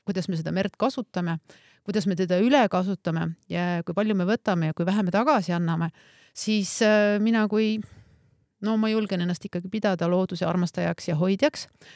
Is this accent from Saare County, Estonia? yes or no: yes; Saare County, Estonia; ma olin Soomes, Lapendranna tehnikaülikoolis ja just nendel aastatel ma tundsin hästi teravalt, et ma olen eestlane ja ma olen saarlane ja sügavalt juurduski minusse teadmine, et ma tahan tagasi Saaremaale